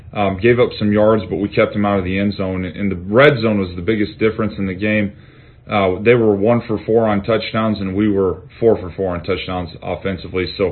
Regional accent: Iowa, United States; You know, I'm from Iowa, so I know everything a lot about their roster

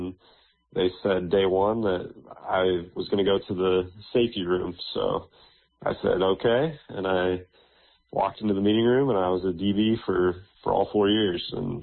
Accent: Fremont, Nebraska, United States; I was born in Fremont, Nebraska. So just about 2.5 hours north. So this move actually got me closer to my hometown. Was born and raised there.

